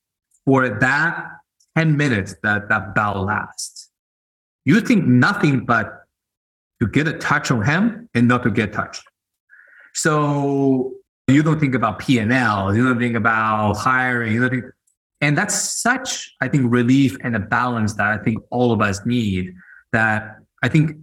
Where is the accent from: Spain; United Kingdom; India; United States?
Spain; I'm Chinese. And what's interesting, I mean, being Chinese growing up in Spain